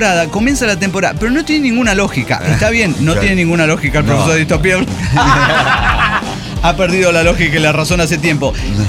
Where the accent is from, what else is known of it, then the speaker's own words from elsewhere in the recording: Mexico City, Mexico; y yo me quedo tranquilo, como chilango que soy.